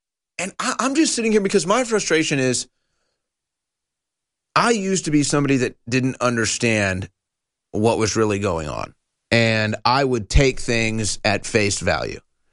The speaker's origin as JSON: {"language": "English", "country": "United States", "said": "I'm just so embarrassed by all of this as an American."}